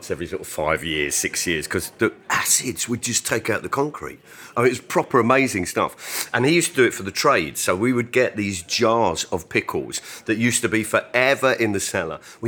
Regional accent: Clapham, London, United Kingdom; Where I live, I grew up in Clapham.

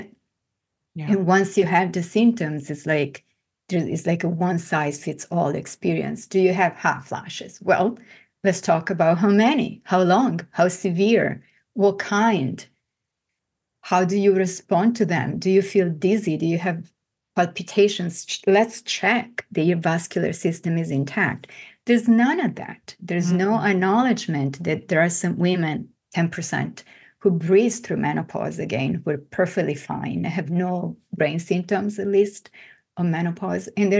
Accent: Italy; because I grew up in Italy, everybody was smoking, and so I did too.

